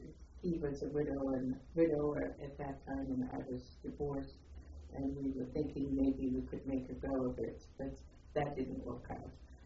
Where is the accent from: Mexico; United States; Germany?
Germany; moved away; Primarily to show my husband and my son where I lived and went to school and so on.